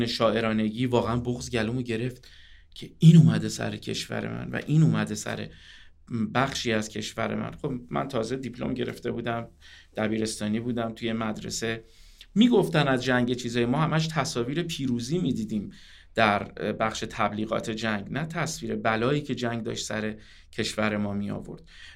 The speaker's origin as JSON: {"language": "Persian", "town": "Tehran", "region": "Tehran Province", "country": "Iran", "tie": "born or raised there", "said": "بله، من در تهران به دنیا اومدم، در تهران بزرگ شدم، در مدارس همین شهر درس خوندم، بجز یک سال کوتاه در دوره بمباران سوم راهنمایی رفتیم قوچان، ولی بقیه تحصیلاتم در تهران بود تا دیپلم."}